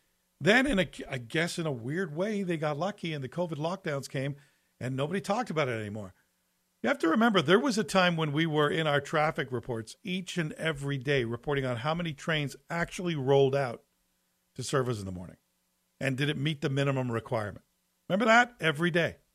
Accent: Scotland, United Kingdom; And by the way, for the record, we Scots, we're not cheap or frugal. We're poor.

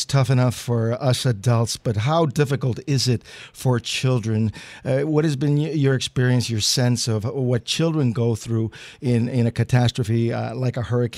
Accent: Midwest, United States; Now, Kim, being a Midwesterner, I got to plead, I'm a little ignorant

